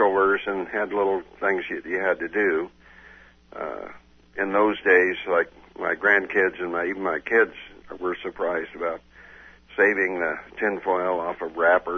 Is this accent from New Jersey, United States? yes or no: no; Portland, Oregon, United States; Well, I was born in Portland, Oregon, mm-hmm. in 1932. My early years, my father happened to be doing quite well at that point, and we lived in a nice section in northern Portland